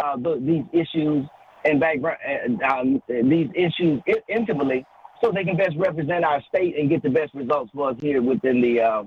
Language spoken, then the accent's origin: English; Abbeville, Mississippi, United States; I'm originally from Abbeville, Mississippi, a little small town, about 316 people.